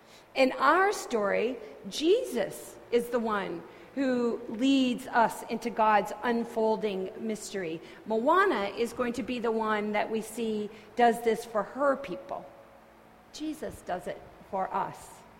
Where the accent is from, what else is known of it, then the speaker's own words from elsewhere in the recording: California, United States; we're from California, we've been through a drought